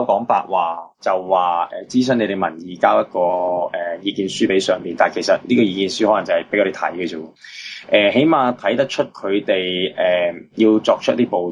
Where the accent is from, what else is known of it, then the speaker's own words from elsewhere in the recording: Hong Kong; 我谂真真正正系我哋香港人要真系醒咯。